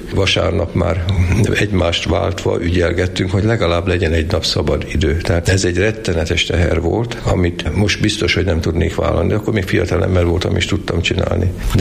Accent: Sarud, Heves, Hungary; born there; now in Kápolna, Hungary

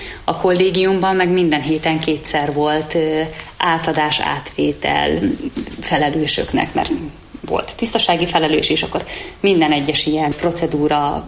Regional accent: Szeghalom, Békés, Hungary; a magyar tanárok ott Szeghalmon, ahol én születtem

